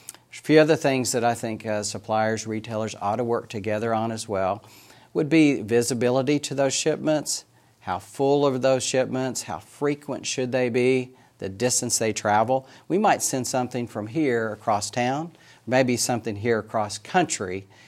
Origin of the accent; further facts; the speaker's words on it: Arkansas, United States; being here in Northwest Arkansas, growing up in Northwest Arkansas